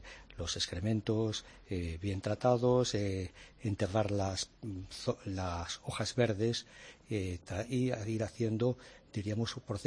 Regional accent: Asturias, Spain; now in Mozambique; Soy asturiano.

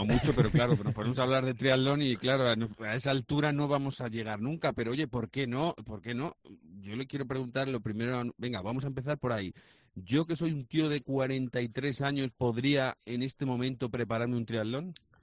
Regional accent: Ciudad Real, Castilla-La Mancha, Spain; yo soy de aquí de Ciudad Real Capital

